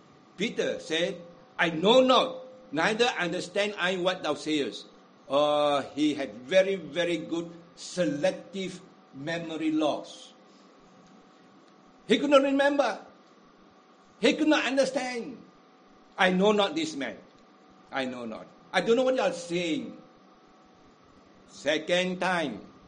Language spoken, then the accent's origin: English; Penang, Malaysia; accent: Penang Hokkien; I am a Penang Hokkien. I go to the south. The moment I speak my Hokkien, they know I'm from Penang already.